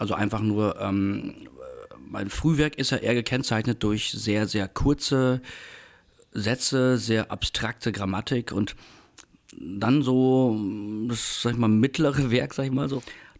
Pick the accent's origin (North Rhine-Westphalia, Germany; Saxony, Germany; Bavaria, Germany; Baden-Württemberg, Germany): North Rhine-Westphalia, Germany; born there; geboren irgendwann im Münsterland vor vielen Jahren